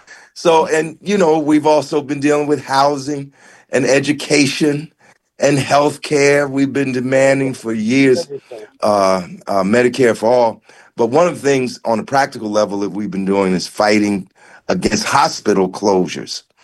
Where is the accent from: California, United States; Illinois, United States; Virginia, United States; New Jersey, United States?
New Jersey, United States; also born or lived in Washington, D.C.; I was raised in New Jersey, product of Jersey public schools, but I was born in Washington, D.C.